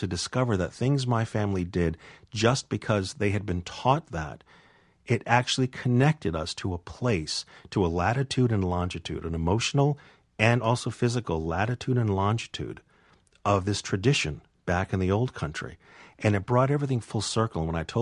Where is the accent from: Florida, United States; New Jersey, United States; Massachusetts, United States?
Massachusetts, United States; Fall River; Growing up in Fall River, Massachusetts, one of the things that I always remembered was my grandmother, my mother's mother, would always make this recheio, which is stuffing.